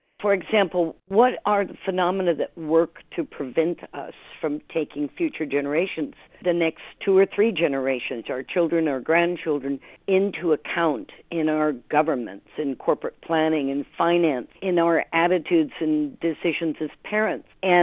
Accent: Ashford, South East England, United Kingdom; from Ashford in Kent.

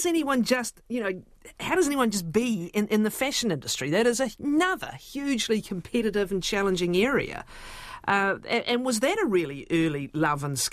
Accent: New Zealand; accent: Kiwi

